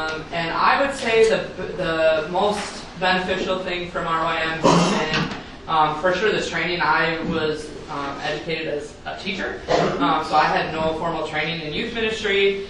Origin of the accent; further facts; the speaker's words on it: Dousman, Wisconsin, United States; I am from Highview EPC, Dousman, Wisconsin. Dousman, Wisconsin. About 40 minutes outside Milwaukee.